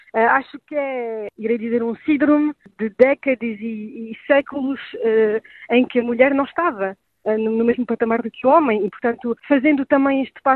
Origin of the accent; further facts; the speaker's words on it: France; Portuguese is a second language; estou evidentemente muito feliz enquanto francesa